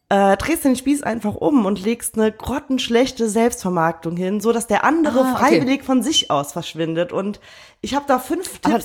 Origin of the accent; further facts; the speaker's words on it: Cologne, North Rhine-Westphalia, Germany; und dann bin ich noch damals hier in Köln zur Schule gegangen